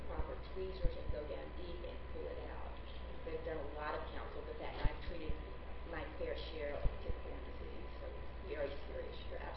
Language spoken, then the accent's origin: English; the Carolinas, United States; I'm from the Carolinas and did residency along the I-84 corridor